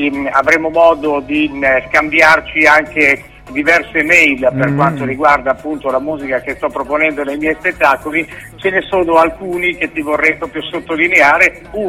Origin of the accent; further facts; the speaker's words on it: Emilia-Romagna, Italy; E io ti abbraccio da buon romagnolo in maniera fraterna